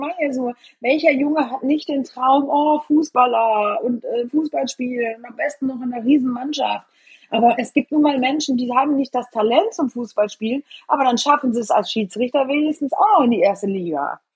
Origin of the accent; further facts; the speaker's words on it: Eschweiler, North Rhine-Westphalia, Germany; Aber Eschweiler ist und bleibt halt mein Geburtsort und meine alte, geliebte Heimat.